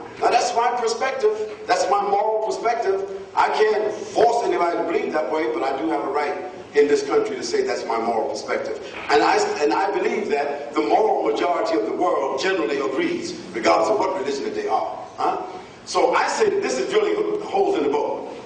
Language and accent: English; Harlem, New York, United States; So excuse my aggressiveness. I told you from the beginning I was from Harlem.